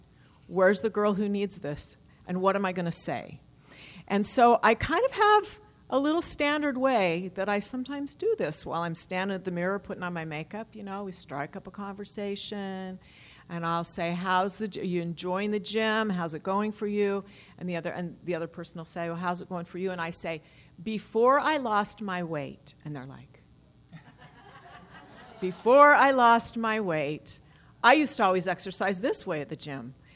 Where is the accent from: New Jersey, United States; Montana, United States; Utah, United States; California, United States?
Utah, United States; I'm from Utah